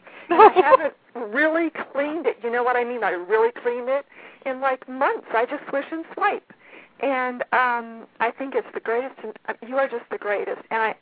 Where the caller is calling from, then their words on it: Little Rock, Arkansas, United States; I'm calling from Little Rock, Arkansas.